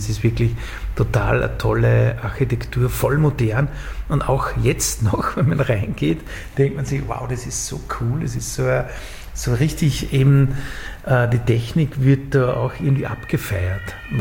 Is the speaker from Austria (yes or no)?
yes; Upper Austria, Austria; Ja, ich komme aus Oberösterreich